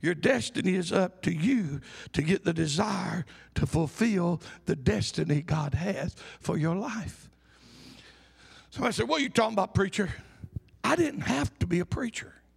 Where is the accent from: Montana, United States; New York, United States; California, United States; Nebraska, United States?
Montana, United States; Butte; now in Birmingham, United States; I came to Birmingham, and I'd not been to Birmingham much. I was from Butte. Birmingham was a huge city compared to Butte.